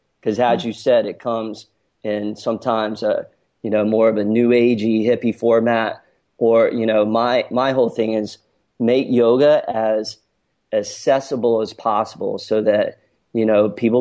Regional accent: North Carolina, United States; And so I grew up in North Carolina, and growing up in North Carolina, I was very much into a lot of outdoor sports

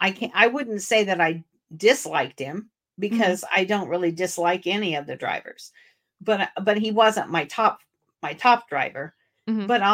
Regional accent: Warsaw, Illinois, United States; And that's where I was originally from Warsaw, Illinois, but he was an Illinois guy.

